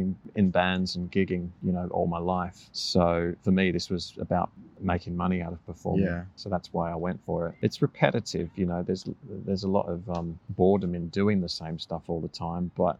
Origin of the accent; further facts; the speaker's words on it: Australia; I'm from Australia, and in Australia, at least when I was growing up, tribute bands weren't really much of a thing.